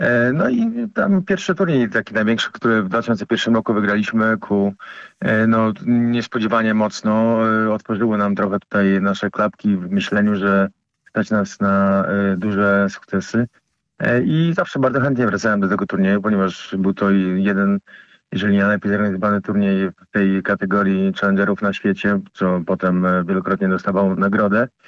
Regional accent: Szczecin, West Pomeranian Voivodeship, Poland; ja jestem oczywiście ze Szczecina, wychowałem się na kortach przy Wojska Polskiego, na kortach SKT

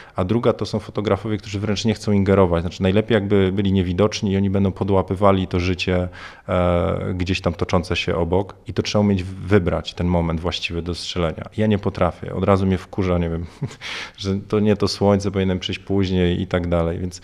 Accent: Warsaw, Masovian Voivodeship, Poland; also born or lived in Bydgoszcz; jestem z Warszawy

